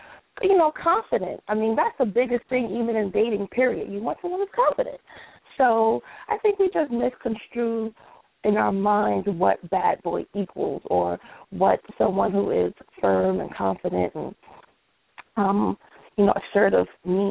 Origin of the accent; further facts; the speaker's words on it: New York, United States; I'm from New York, so every New Yorker I have ever met, including me, is arrogant.